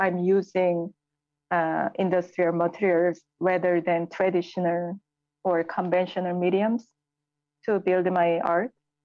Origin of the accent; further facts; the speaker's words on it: Seoul, South Korea; I think because I grew up in South Korea, Seoul, where it's very saturated and colorful city, and it's modern and ancient time coexist at the same time.